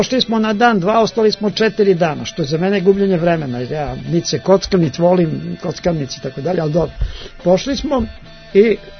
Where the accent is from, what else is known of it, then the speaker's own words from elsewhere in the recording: Serbia; ja nisam ni Amerikanac, ni Englez, ja sam Srbin.